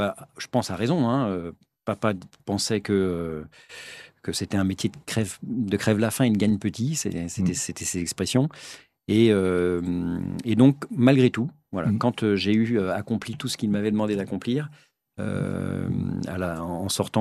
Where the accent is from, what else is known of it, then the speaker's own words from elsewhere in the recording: Ville-d'Avray, Île-de-France, France; j'ai grandi à Ville d'Avray. J'ai passé les 20 premières années de ma vie à Ville d'Avray. J'ai fait toutes mes études à Versailles. J'ai fait Saint-Jean-de-Béthune, j'ai été en prépa même à Versailles, à Grandchamp